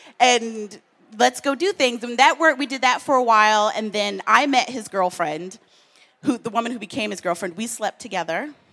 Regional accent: the South, United States; I grew up in the South, I feel you.

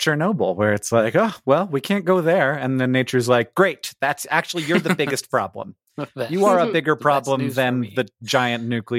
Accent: Florida, United States; I grew up in Florida where there's huge mounds of mostly shellfish shells.

